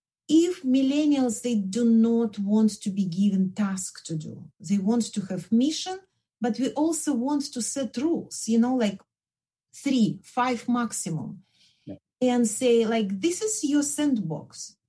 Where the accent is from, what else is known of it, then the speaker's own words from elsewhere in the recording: Belarus; as you hear from my accent, I'm from Belarus.